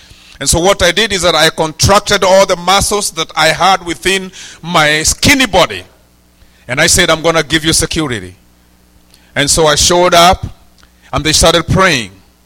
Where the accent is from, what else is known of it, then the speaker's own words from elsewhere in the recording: Githunguri, Kiambu County, Kenya; I was nicknamed in my village where I grew up in Githunguri